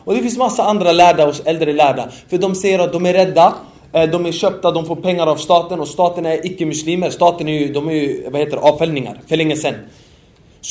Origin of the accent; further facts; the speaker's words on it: Sweden; vi är 30 pers från Sverige i Medina och 6 stycken typ som har utbildat sig i Sverige.